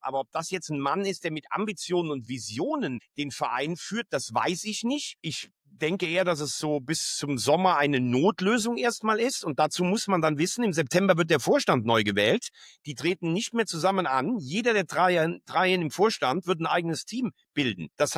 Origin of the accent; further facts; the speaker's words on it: Rhineland, Germany; So sind wir Rheinländer halt auch insgesamt.